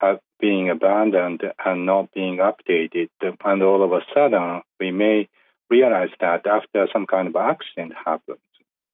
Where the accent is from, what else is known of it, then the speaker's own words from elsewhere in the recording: Yamaguchi, Japan; I just traveled back to my hometown in western Japan. It's called Yamaguchi Prefecture.